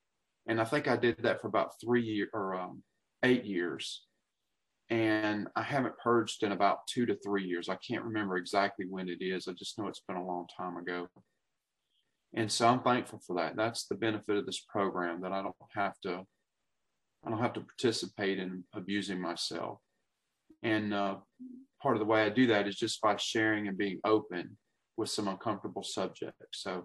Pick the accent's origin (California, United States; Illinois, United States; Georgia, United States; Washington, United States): Georgia, United States; Atlanta; from Atlanta.